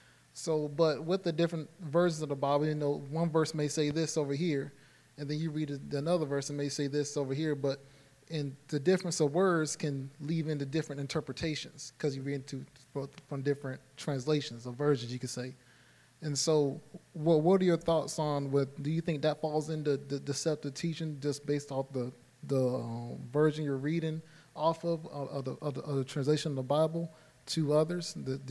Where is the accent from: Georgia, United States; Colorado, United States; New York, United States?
Georgia, United States; like in my hometown in Georgia, I know a pastor there